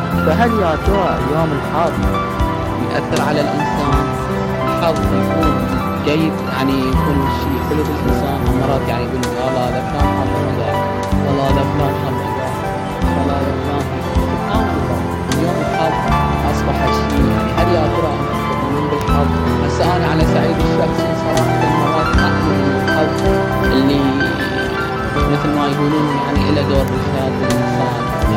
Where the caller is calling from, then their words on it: Iraq; أنا معكم من العراق،